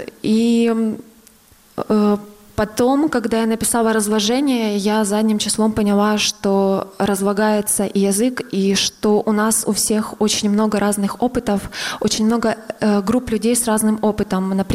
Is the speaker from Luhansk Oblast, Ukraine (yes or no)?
yes; Pervomaisk, Luhansk Oblast, Ukraine; Они были в городе Первомайске Луганской области, откуда я родом.